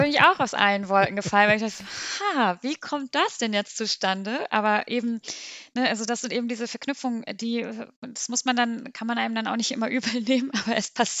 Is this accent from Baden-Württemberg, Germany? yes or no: no; Bremen, Germany; accent: North German; also born or lived in East Frisia; ich habe sicherlich einen norddeutschen Akzent, weil ich in Bremen groß geworden bin und in Ostfriesland Abitur gemacht habe.